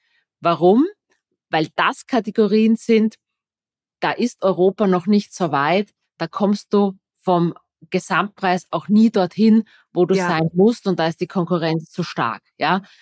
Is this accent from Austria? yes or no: yes; Austria; ich bin, das hört man, glaube ich, auch von meinem Dialekt. Ich bin Österreicherin.